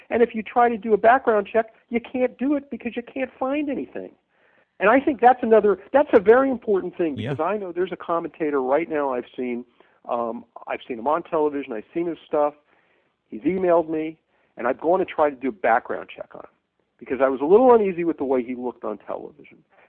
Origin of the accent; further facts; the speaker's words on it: Miami, Florida, United States; I'm from Miami